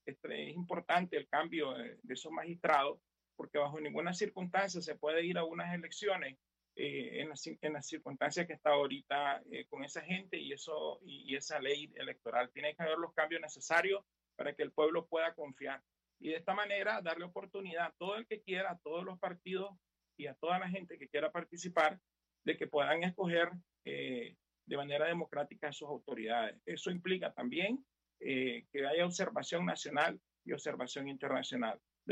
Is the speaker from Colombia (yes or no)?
no; Nicaragua; moved away; nosotros como nicaragüenses en el exterior, como diáspora